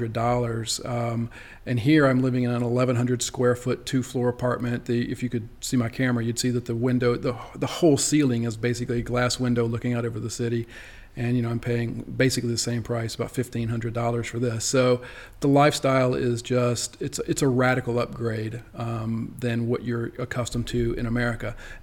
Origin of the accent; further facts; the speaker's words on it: Louisiana, United States; I grew up in South Louisiana, and I'm not the biggest fan of exceedingly hot